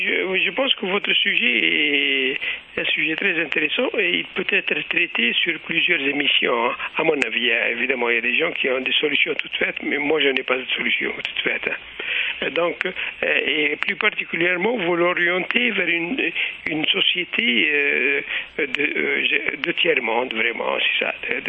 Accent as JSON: {"language": "French", "country": "Algeria", "said": "même chez nous en Algérie, les gens font des arrangements comme cela se fait par habitude"}